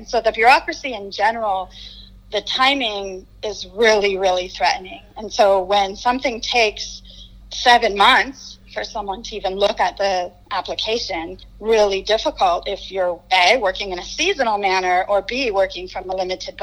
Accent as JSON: {"language": "English", "region": "California", "country": "United States", "said": "They don't match who we are as Californian citizens."}